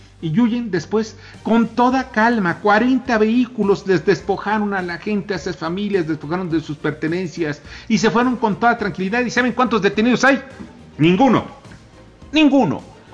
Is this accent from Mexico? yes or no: yes; Mexico; eso es lo que merecemos como mexicanos